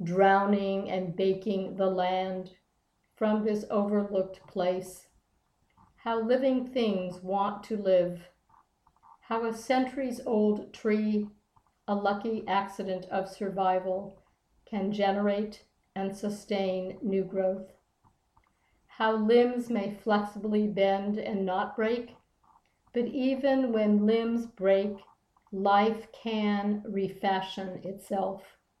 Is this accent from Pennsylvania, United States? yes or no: no; Decatur, Georgia, United States; and I'm from Decatur, Georgia.